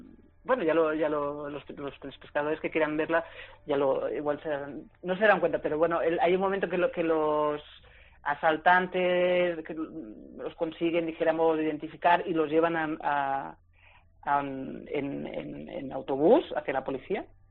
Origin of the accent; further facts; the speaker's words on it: Barcelona, Catalonia, Spain; yo soy de Barcelona, entonces tiene como muchas lecturas, ¿no?